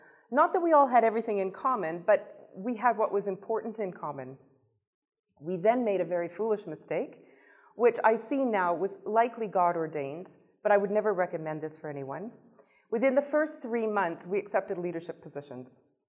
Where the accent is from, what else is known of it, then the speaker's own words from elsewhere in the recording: Canada; moved away as an adult; now in Portugal; I am not Portuguese. I am by nationality now, but I am actually from Canada, and I moved to Portugal 18 years ago.